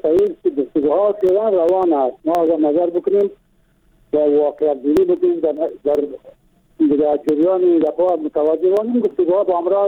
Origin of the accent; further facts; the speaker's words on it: Bamyan, Afghanistan; از بامیان هستم.